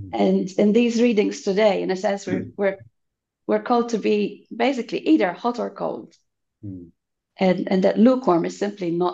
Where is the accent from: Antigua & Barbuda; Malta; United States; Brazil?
Malta; moved away as an adult; now in Wellington, New Zealand; I'm speaking from Wellington, part of the church mission team here in the Archdiocese. I'm originally from Malta, but have been in New Zealand for the last 28 years or so.